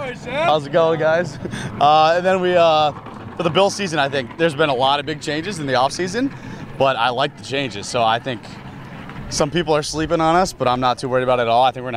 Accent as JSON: {"language": "English", "town": "Victor", "region": "New York", "country": "United States", "tie": "born or raised there", "said": "I'm born and raised in Victor."}